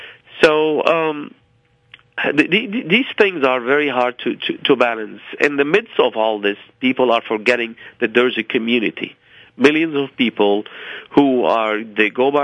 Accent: United States; no doubt what complicates our lives as American of Muslim faith is what's going on in overseas

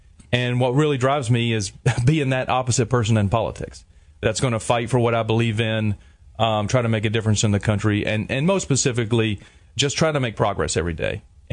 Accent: North Carolina, United States; I was born in the Gaston County Hospital down in North Carolina. My dad grew up on a farm in Lincoln County, just next door. And, you know, I really come from an area of the world where people work with their hands.

